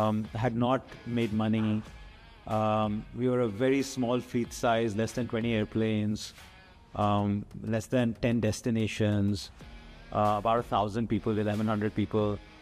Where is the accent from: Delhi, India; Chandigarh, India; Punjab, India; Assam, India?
Delhi, India; I grew up in Delhi. My father was a government servant.